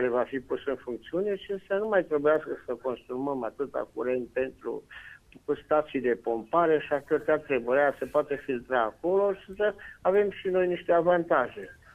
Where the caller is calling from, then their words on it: Reghin, Mureș County, Romania; de la Reghin și aș dori și eu să aflu niște lucruri